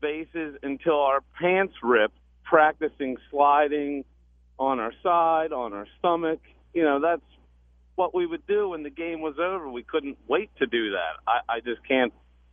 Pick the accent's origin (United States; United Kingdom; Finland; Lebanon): United States; Aston, Pennsylvania; I grew up in Aston, Delaware County. I don't know if you're familiar.